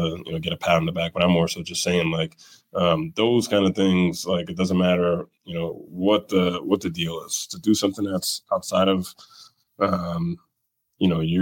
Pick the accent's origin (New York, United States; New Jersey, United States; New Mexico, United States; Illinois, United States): New York, United States; Queens; Yeah, growing up in Queens, like everybody has a mixtape.